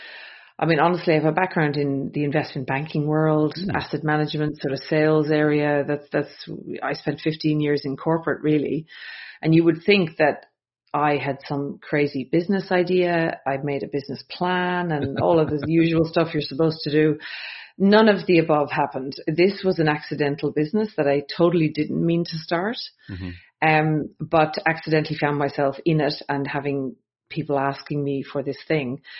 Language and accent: English; County Dublin, Ireland; moved away as an adult; now in Australia; But I'm originally from Ireland. I'm just outside Dublin in Ireland. So I grew up there and came to Australia, to be honest, as a backpacker many years ago